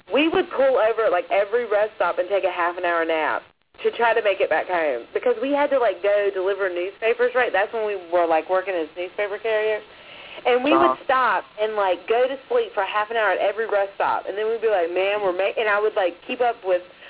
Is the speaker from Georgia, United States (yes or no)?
no; Virginia, United States; But y'all know that we're coming from Virginia.